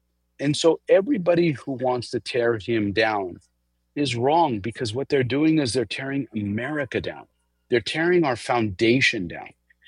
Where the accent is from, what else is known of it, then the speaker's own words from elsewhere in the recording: California, United States; If you take California, which I'm a Californian, and I've had a failed governance in California